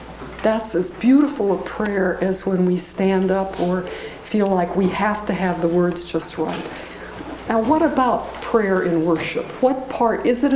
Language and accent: English; Grove City, Ohio, United States; when I was growing up in Grove City, Ohio